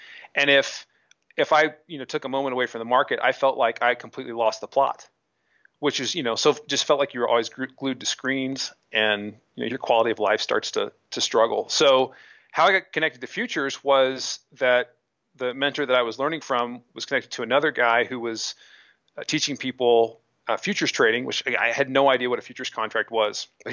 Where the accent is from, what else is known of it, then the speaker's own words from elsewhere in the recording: Indiana, United States; Even though I grew up in Indiana, I wasn't in Chicago.